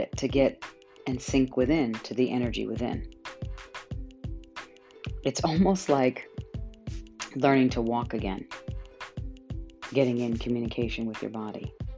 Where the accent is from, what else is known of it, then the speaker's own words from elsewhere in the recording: Garden City, New York, United States; So I grew up in New York. We live close to the Long Island Railroad, which would take us to, from Garden City, New York, is where I grew up.